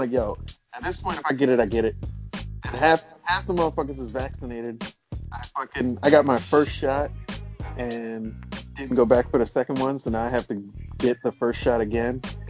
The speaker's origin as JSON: {"language": "English", "region": "New York", "country": "United States", "said": "I was like, yeah, I'm from New York."}